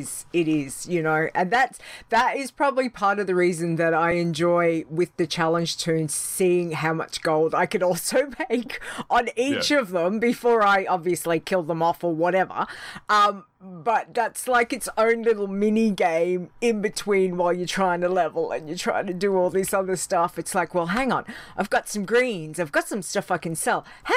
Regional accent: Australia; you're like me, we're Australian.

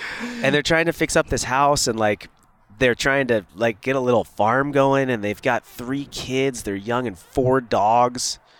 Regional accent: Minnesota, United States; I'm from Minnesota.

